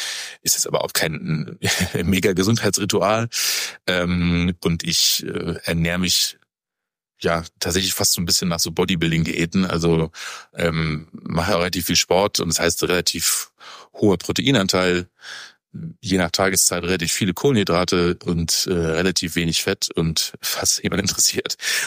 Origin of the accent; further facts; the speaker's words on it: Heidelberg, Baden-Württemberg, Germany; ich komme aus Heidelberg ursprünglich. Hatte auch, glaube ich, relativ behütet irgendwie aufgewachsen